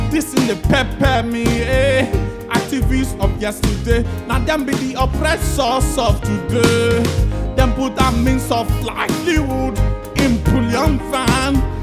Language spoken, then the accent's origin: English; Lagos, Nigeria; I'm from Lagos.